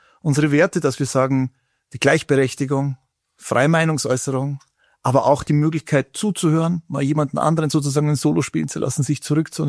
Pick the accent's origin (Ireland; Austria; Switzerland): Austria; Upper Austria; Wir sind beide aus Oberösterreich.